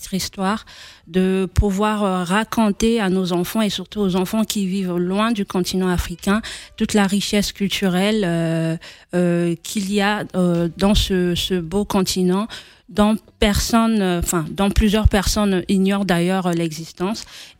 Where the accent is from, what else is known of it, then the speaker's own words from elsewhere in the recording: Republic of the Congo; now in France; ce qui restait de moi en tant que Congolaise, de ma culture.